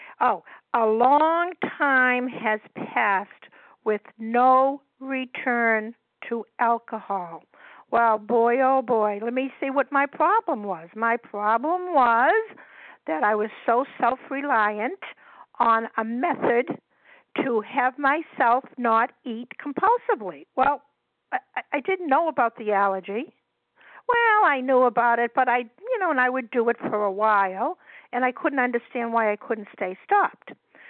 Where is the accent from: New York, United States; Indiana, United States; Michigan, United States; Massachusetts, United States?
Massachusetts, United States; I'm from Massachusetts, Tom Brady country.